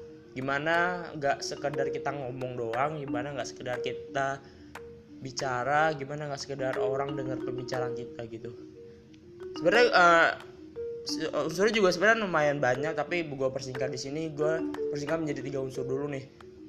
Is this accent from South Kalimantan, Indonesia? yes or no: no; Surakarta, Central Java, Indonesia; Gue dari Solo, tepatnya gue berkuliah di universitas swasta di Solo.